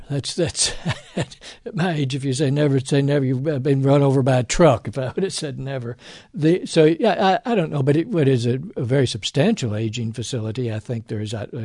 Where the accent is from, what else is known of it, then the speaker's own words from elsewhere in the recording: Louisville, Kentucky, United States; It's right here in Louisville where I grew up